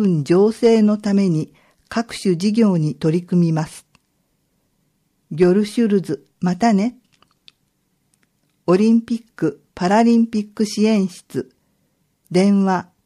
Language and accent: Japanese; Turkey; Japanese is a second language; now in Japan; トルコ大使として、またトルコ人として本当に嬉しいことです。